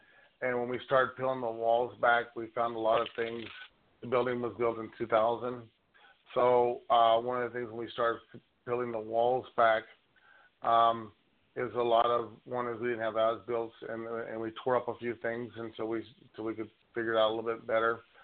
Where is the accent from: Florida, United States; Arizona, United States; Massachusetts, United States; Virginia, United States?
Arizona, United States; Phoenix; also born or lived in Portland; now in Albuquerque, United States; I grew up in the Phoenix market. It's in Portland for quite a while